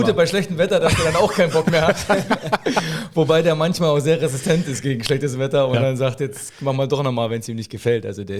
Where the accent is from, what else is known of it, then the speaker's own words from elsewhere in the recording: Hoyerswerda, Saxony, Germany; born there; ich bin in Hoyerswerda geboren. Das ist so eine Stadt zwischen Dresden und Cottbus. So dazwischen, jeweils fast eine Stunde. Fährt man dahin, nahe der polnischen Grenze